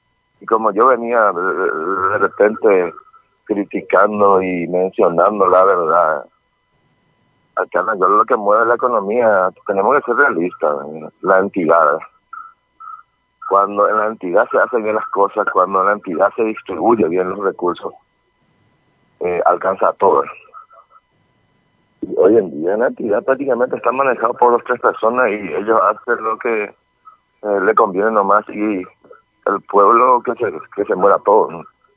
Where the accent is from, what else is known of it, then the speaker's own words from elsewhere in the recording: Ayolas, Misiones, Paraguay; Yo entiendo que nosotros somos paraguayos. La entidad de todo de Ayola, de Misiones, y acá la gente nadie reclama nada